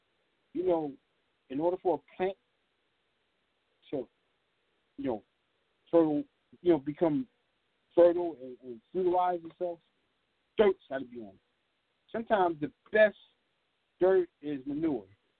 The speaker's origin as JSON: {"language": "English", "town": "Philadelphia", "region": "Pennsylvania", "country": "United States", "said": "You know, I'm just referring to a club in Philadelphia because I'm from Philly."}